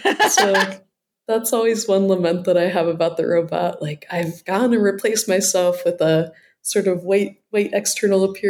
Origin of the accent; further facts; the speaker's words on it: Ohio, United States; So I'm originally from Appalachia, like the southern part of Ohio. That's Appalachian.